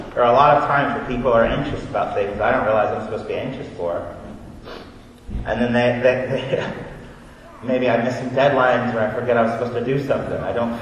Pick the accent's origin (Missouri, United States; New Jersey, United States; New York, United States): Missouri, United States; Kansas City; I grew up in Kansas City, we don't roast weenies, we barbecue.